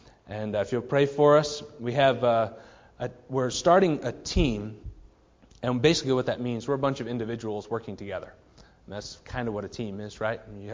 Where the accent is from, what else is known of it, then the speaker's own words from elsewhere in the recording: Maine, United States; born there; I was born in Maine, and my wife was born in Massachusetts.